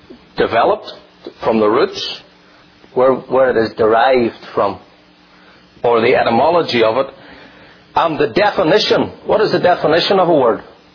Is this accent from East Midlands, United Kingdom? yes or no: no; Northern Ireland, United Kingdom; where I grew up in Northern Ireland, we still use that word, the old Scottish word Kirk